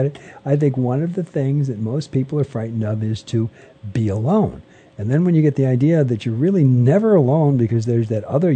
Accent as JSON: {"language": "English", "town": "Los Angeles", "region": "California", "country": "United States", "tie": "born or raised there", "said": "I was brought up in Los Angeles, and it's a completely different place now."}